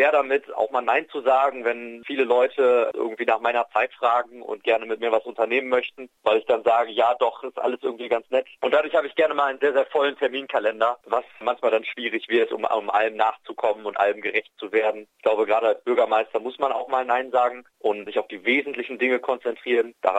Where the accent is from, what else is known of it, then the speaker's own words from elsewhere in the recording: Esterfeld, Lower Saxony, Germany; Ich komme selber aus Esterfeld